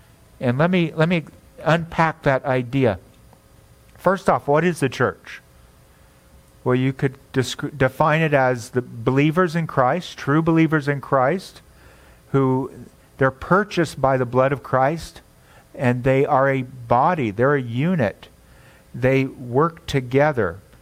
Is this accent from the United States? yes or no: yes; United States; because I'm very American, and being very American, I think very individualistically.